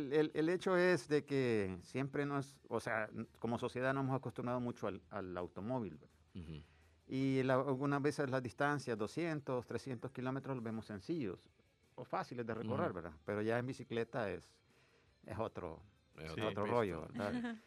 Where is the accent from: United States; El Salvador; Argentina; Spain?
El Salvador; Yo soy de aquí, de El Salvador, le dije.